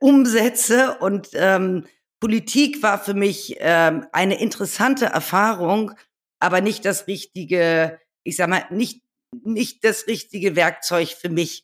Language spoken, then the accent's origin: German; Hamburg, Germany; Also ich bin eigentlich Hamburgerin, dort geboren, aufgewachsen und habe mein ganzes Leben in Hamburg verbracht. Und seit 2017 bin ich auch in Brandenburg.